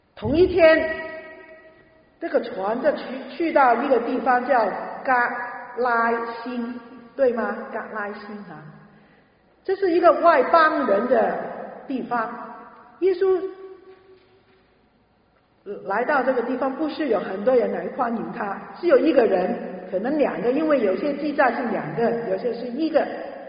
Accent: Hong Kong; now in Canada; 可能你们从国内来，我从香港来就知道，人很多

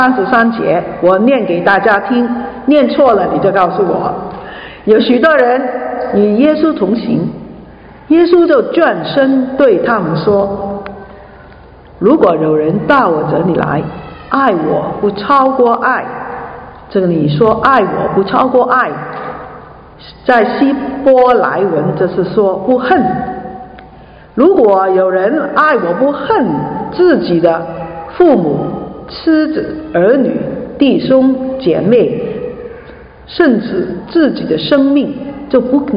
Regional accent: Hong Kong; Chinese is a second language; 我是从香港来的，所以呢，我的普通话说得不清楚的时候，请你原谅我哈，

